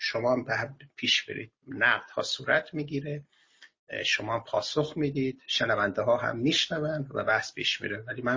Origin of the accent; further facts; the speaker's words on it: Iran; بالاخره ما هم ایرانی هستیم و دلنگران این اتفاقاتی که داره میفته